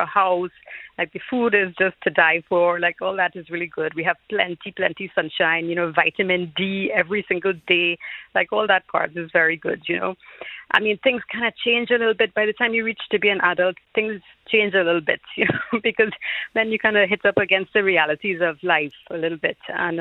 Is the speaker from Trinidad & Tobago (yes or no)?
yes; Trinidad & Tobago; so we had a brilliant time growing up in Trinidad, and we used to come to Ireland.